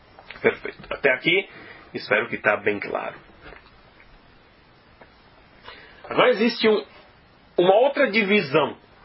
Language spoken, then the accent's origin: Portuguese; Brazil; Para nós que somos brasileiros, fica muito fácil entender isso, porque nós conhecemos esse tipo de divisão no Brasil